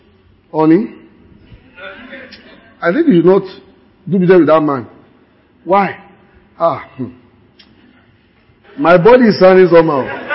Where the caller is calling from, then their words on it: Akure, Ondo, Nigeria; Okay, sorry, I'm an anonymous caller. I'm calling from Jabu Jessa. Oh, Akure.